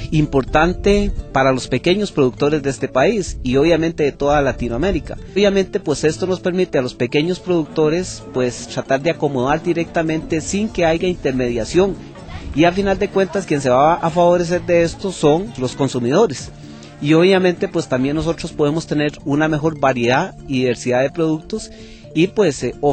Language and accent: Spanish; Costa Rica; soy productor orgánico, soy de Costa Rica.